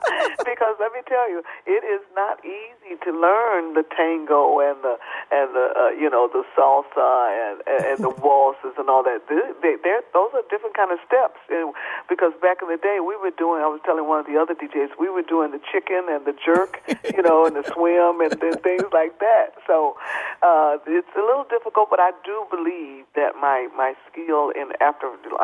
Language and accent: English; Greenville, Mississippi, United States; born there; now in Detroit, United States; I was born in Greenville, and it's because back in the day that was called, it was the migration of black people from the South.